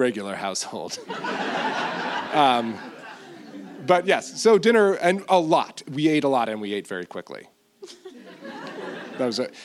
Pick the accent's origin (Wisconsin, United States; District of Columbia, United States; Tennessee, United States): District of Columbia, United States; Washington; born there; also born or lived in Bethesda; I was born in Washington, D.C., Bethesda, Maryland area.